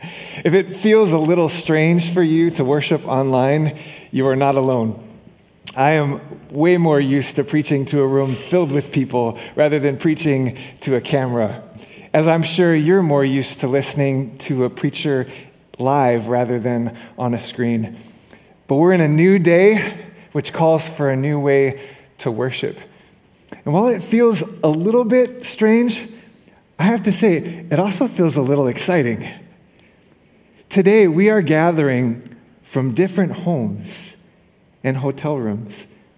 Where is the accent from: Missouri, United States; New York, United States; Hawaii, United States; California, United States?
Hawaii, United States; I grew up in Hawaii where we actually had sharks in the ocean.